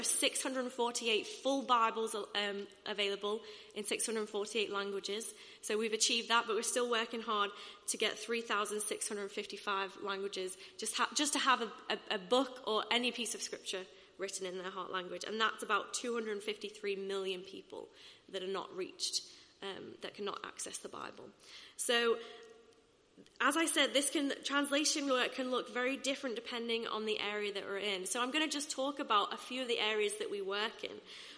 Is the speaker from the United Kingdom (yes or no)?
yes; England, United Kingdom; even though we're English and English can, you know, is so widely spoken